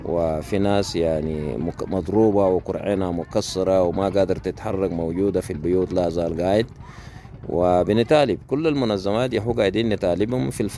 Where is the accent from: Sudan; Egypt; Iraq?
Sudan; now in Chad; نحن كلاجئين من السودان في معسكر أدربيكات في معسكر الانتظار